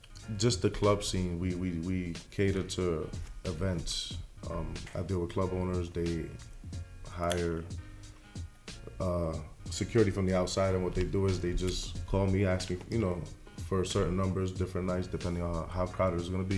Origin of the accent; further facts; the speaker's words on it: The Bronx, New York, United States; New York, I'm from the Bronx, man. Good question. Grew up in the Bronx, you know what I'm saying?